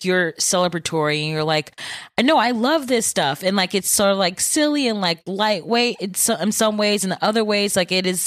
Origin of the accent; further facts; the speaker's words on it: Bedford Heights, Ohio, United States; also born or lived in Solon, Ohio; I grew up in Bedford Heights and then moved to Solon for high school. But then I went to Gilmore Academy, but I lived in Solon.